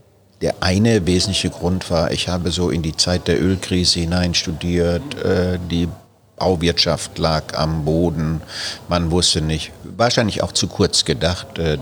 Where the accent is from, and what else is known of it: Baden-Württemberg, Germany; born or raised there